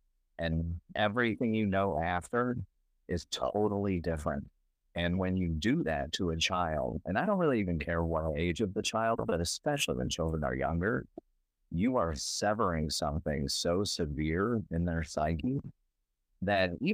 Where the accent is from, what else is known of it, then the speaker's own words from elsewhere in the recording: Chicago, Illinois, United States; I grew up in Chicago. My one side of the family, my dad's side, were Italian immigrants. The other side has been here for a while. I grew up in the 70s and 80s.